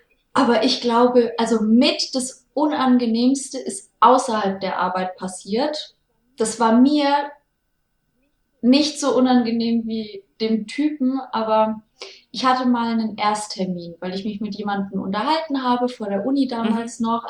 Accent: Würzburg, Bavaria, Germany; mitten in der Innenstadt bei uns in Würzburg.

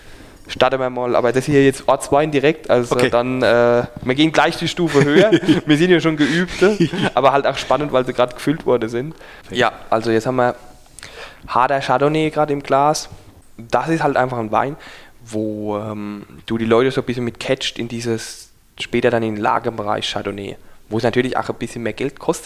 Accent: Rhineland-Palatinate, Germany; wir sind Pfälzer, Trinkkultur

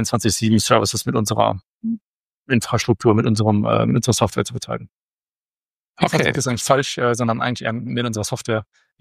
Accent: Cologne, North Rhine-Westphalia, Germany; born there; Ich bin gebürtiger Kölner, vom Hintergrund her Informatiker.

